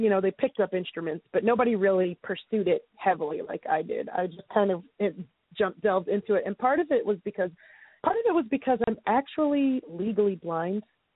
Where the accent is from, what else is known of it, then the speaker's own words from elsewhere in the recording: North Carolina, United States; now in New York, United States; I guess I would claim North Carolina, since that was the I lived there the longest, and then I moved from North Carolina to here. And I've been in New York for almost 10 years